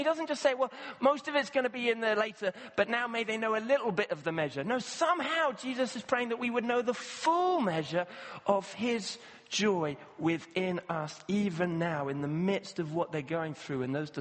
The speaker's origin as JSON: {"language": "English", "country": "Kenya", "tie": "born or raised there"}